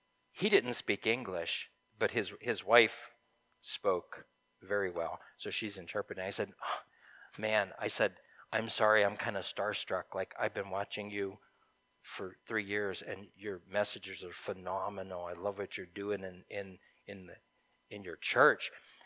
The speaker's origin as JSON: {"language": "English", "region": "Ohio", "country": "United States", "said": "\"I'm from Ohio. I'm a pastor, you know, I have business, da, da, da.\""}